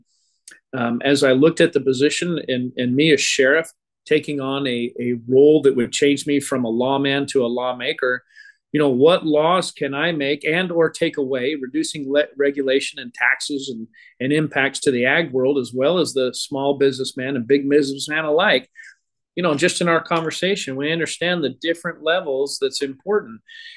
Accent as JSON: {"language": "English", "town": "Visalia", "region": "California", "country": "United States", "tie": "born or raised there", "said": "I grew up in the Central Valley. I have family in Bakersfield. We're there all the time."}